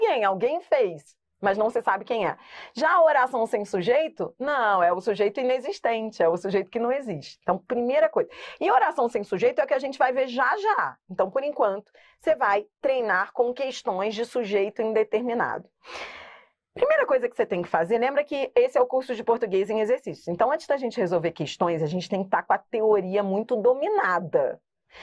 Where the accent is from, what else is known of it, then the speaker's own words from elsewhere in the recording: Rio de Janeiro, Brazil; Eu que sou carioca, eu falo pis.